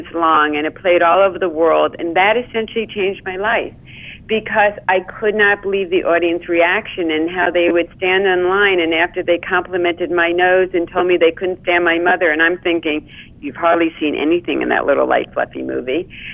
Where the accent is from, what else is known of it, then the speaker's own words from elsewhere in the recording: Long Island, New York, United States; I grew up on Long Island at a time and a place where having a nose job was a rite of passage